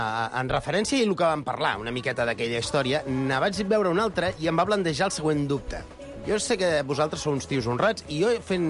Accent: Barcelona, Catalonia, Spain; natal sóc de Barcelona.

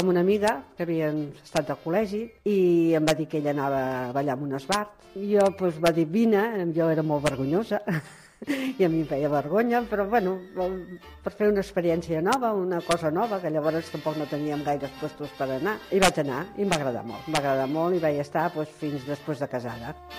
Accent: Barcelona, Catalonia, Spain; tinc 75 anys i soc de Barcelona. Visc a Sant Andreu

